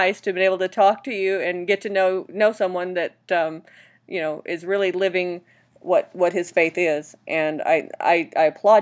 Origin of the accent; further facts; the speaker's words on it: Oklahoma, United States; also born or lived in Petaluma / Arkansas / Missouri; Well, I was from Oklahoma. Well, I was born up by Petaluma, where you're at, but I spent time in Oklahoma, Arkansas, Missouri, those areas.